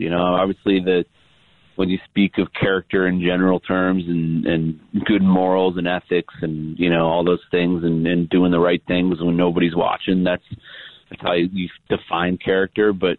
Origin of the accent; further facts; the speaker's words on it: Indiana, United States; And, and then obviously I grew up in Indiana. I'm a huge Bobby Knight fan.